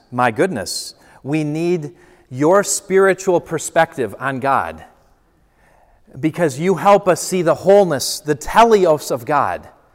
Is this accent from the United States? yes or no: no; England, United Kingdom; I'm English